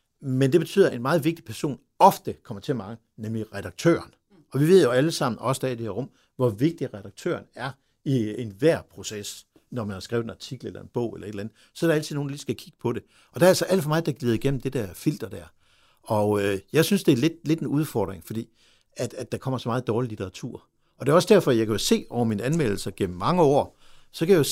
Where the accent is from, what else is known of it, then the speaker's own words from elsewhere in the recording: Aarhus, Central Denmark Region, Denmark; Jeg er fra Aarhus, som I kan høre på min sprog, så når jeg siger sort, lort og 14, ikke, så det er meget tydeligt.